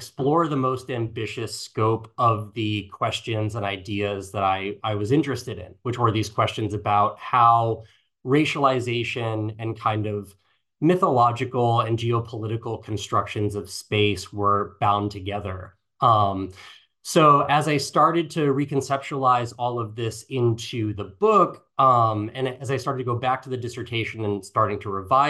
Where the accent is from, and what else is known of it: Massachusetts, United States; born or raised there